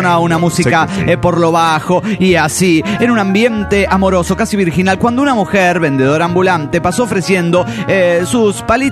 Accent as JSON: {"language": "Spanish", "region": "Cochabamba", "country": "Bolivia", "said": "de Cochabamba, Bolivia."}